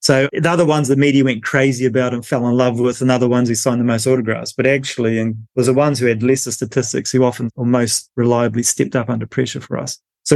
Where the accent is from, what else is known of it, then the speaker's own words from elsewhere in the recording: New Zealand; now in United Kingdom; I'm a New Zealander, but I live in England and quite close to Oxford.